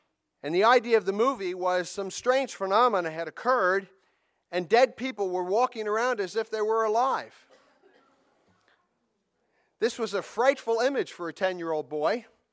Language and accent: English; England, United Kingdom; Because we're English people. We're English speaking people. I know the people in London might not think we speak English. We don't speak the King's English, but we speak a form thereof.